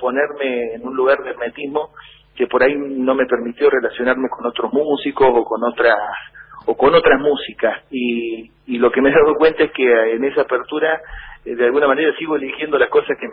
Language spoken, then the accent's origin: Spanish; Córdoba, Argentina; que soy de Córdoba